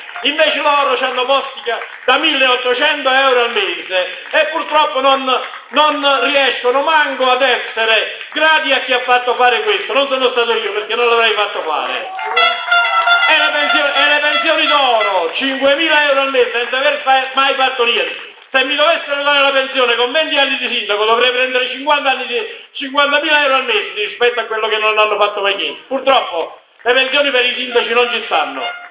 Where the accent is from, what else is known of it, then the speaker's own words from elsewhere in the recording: Calvi Risorta, Campania, Italy; noi siamo di Calvi Risorsa, siamo nati qui, viviamo qui e specialmente io sto tutto il giorno a Calvi Risorsa